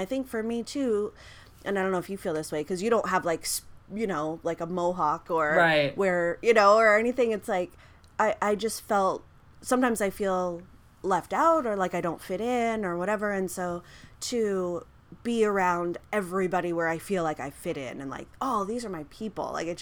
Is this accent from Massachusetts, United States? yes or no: yes; Boston, Massachusetts, United States; I was in an elevator with … we're both from Boston